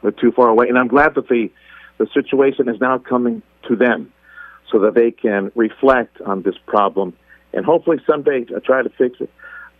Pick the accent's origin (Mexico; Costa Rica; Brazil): Mexico; Reynosa, Tamaulipas; now in McAllen, United States; I grew up in Reynosa, Mexico.